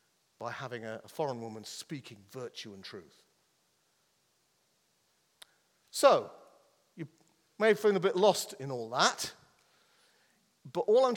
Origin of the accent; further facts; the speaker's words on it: Ireland; I married an English woman and I'm Irish